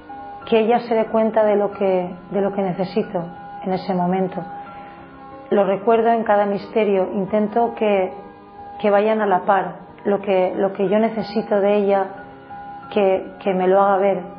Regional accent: Guadasuar, Valencian Community, Spain; soy educadora infantil. Trabajo en un colegio de mi pueblo, de aquí de Valencia, un pueblo que se llama Guadasuar

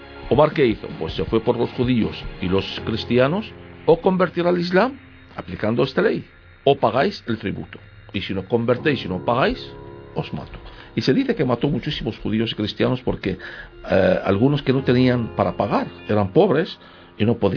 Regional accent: Nineveh, Iraq; also born or lived in Basra; tuve que abandonar mi ciudad, estuve viviendo en Basora, y a escaparme hasta mi pueblo, en el norte de Irak, a Nínive

